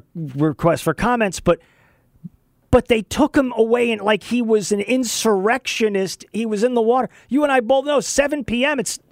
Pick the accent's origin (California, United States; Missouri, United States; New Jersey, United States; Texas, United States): Texas, United States; El Paso; also born or lived in Boston; I'm born in Boston, and I grew up in El Paso, Texas.